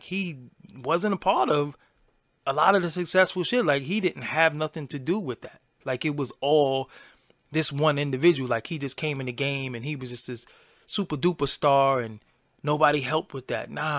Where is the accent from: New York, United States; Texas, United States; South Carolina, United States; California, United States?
New York, United States; Brooklyn; I'm from Brooklyn, so I'm biased.